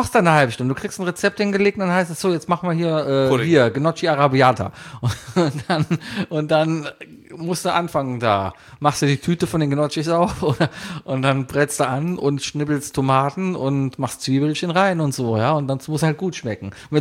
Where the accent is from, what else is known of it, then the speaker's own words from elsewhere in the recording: Cologne, North Rhine-Westphalia, Germany; Nein, ich komme aus Köln.